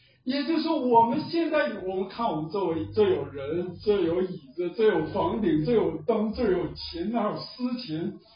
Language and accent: Chinese; Northeast China, China; accent: Northeastern Mandarin; 用我们东北话说是没有个数